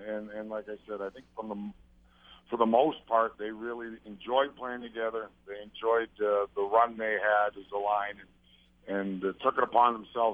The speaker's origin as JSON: {"language": "English", "town": "Edmonton", "region": "Alberta", "country": "Canada", "said": "because I'm from Edmonton"}